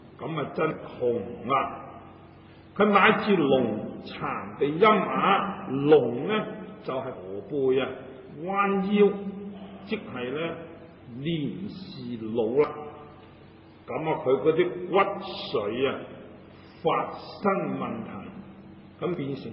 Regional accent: Hong Kong; 我们香港人所谓呢你都痴线的

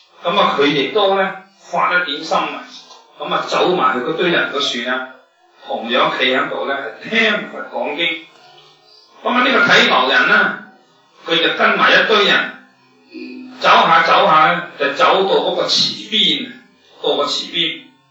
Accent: China; 本来咧我哋中国人啊，

